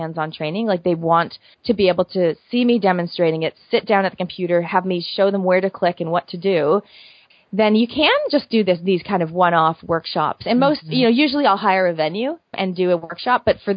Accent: Canada; So I'm a Canadian originally, and I lived there for 20

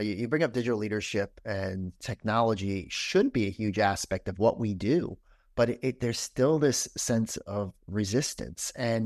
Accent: New Jersey, United States; Oh, that's easy. I'm from Jersey.

